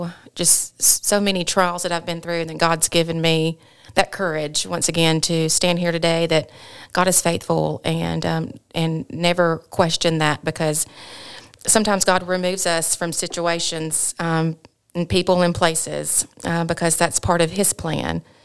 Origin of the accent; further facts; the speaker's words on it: Sylacauga, Alabama, United States; I am from Sylacauga. Went through grade school, graduated high school from class of 2002.